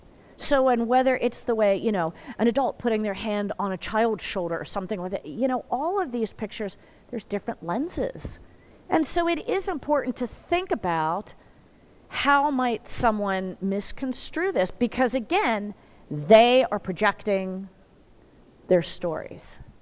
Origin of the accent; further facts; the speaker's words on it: Pennsylvania, United States; Again, I'm from Western Pennsylvania.